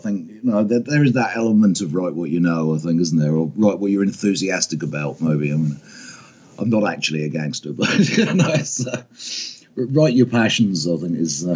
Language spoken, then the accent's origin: English; England, United Kingdom; I'm an English author of primarily crime thrillers in fantasy settings.